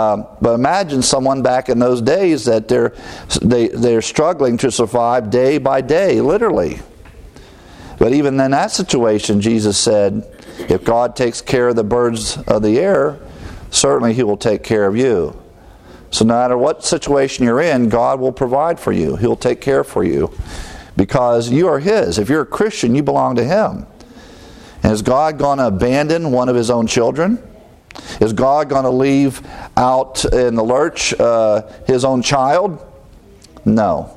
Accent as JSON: {"language": "English", "region": "Ohio", "country": "United States", "tie": "born or raised there", "said": "You know, I'm amazed growing up in Ohio in all the cold weather and then watching the birds come out."}